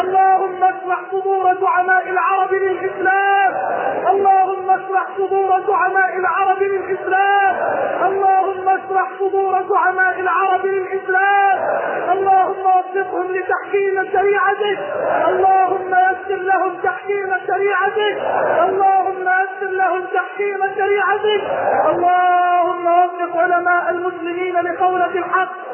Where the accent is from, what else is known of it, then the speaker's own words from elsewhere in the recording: Egypt; بلدنا مصر